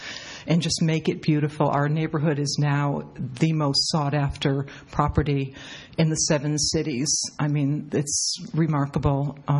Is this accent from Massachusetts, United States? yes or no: yes; Massachusetts, United States; I'm from Cape Cod, Massachusetts. It's very different than Ocean View.